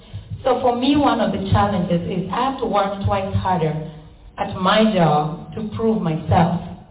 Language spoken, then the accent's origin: English; Kenya; now in United States; Because growing up in Kenya, nobody asked you to feel anything about being Black or about... We were just people, okay?